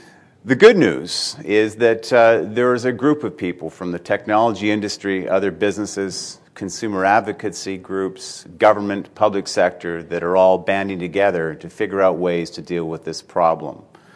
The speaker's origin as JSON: {"language": "English", "region": "Pacific Northwest", "country": "United States", "said": "the fact that I'm from the Pacific Northwest and also from a technology company wearing a suit"}